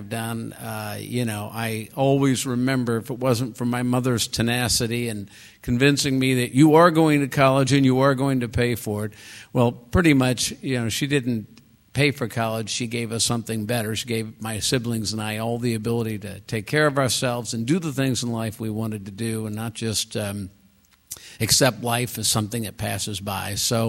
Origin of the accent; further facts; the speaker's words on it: Liberty, Missouri, United States; But I grew up in Liberty, Missouri, up north of the river